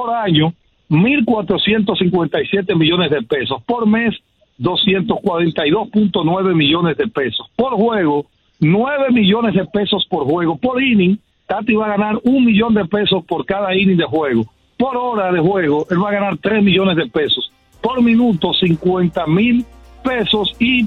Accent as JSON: {"language": "Spanish", "country": "Dominican Republic", "said": "el principal valor agregado que tenemos los dominicanos en la hospitalidad."}